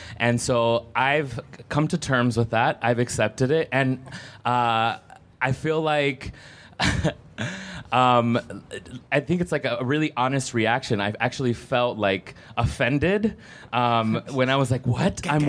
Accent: Texas, United States; y'all, see, I'm from Texas already.

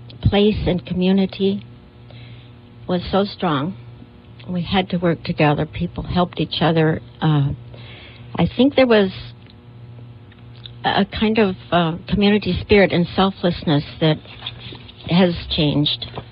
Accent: Milltown, Wisconsin, United States; Yes, that's my hometown.

